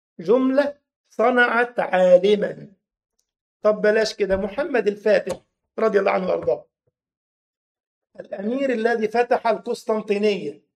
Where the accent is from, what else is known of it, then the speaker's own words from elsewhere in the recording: Egypt; يعني مثلا هتجد في بلدنا مصر مثلا دايما الأمهات تقول يفتليك بمصيبة